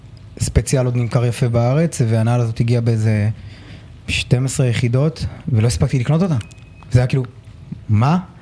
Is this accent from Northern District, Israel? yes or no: no; Ashdod, Southern District, Israel; גדלתי באשדוד